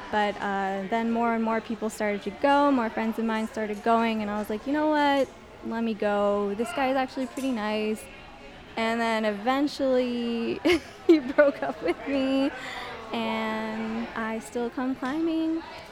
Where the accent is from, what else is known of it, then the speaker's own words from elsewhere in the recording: Titusville, Florida, United States; now in Houston, United States; I'm from Titusville, Florida. I moved to Houston about 3 years ago.